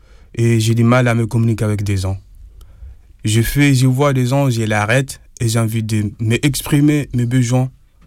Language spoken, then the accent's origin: French; Mali; French is a second language; now in France; je suis malien. Je suis en France depuis 8 ans. Et j'ai quitté mon pays